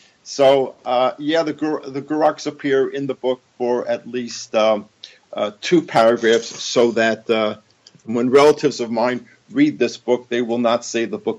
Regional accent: New York City, New York, United States; what it was like to be a boy growing up in the East Bronx in the 1950s in an Orthodox synagogue.

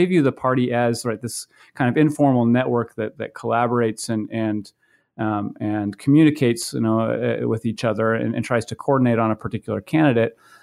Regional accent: Maine, United States; I grew up in Maine, and prior to going to graduate school, I worked on several campaigns in 2004 and 2006

